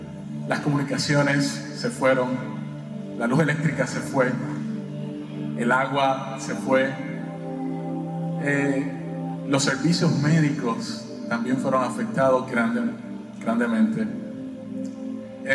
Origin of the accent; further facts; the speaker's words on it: Puerto Rico; now in Houston, United States; Vine aquí hasta Houston hace algunos meses. Vengo desde Puerto Rico, la isla del encanto.